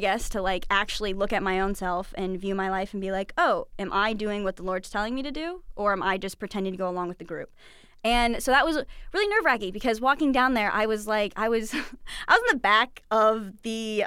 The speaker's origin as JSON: {"language": "English", "town": "Chesterton", "region": "Indiana", "country": "United States", "said": "So I'm from Chesterton, Indiana. It's like right off Lake Michigan, right underneath it."}